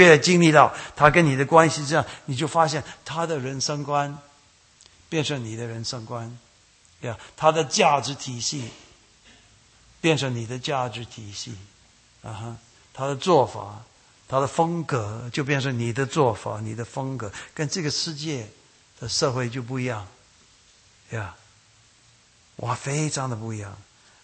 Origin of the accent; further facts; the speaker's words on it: Taiwan; 我们台湾话说，你信的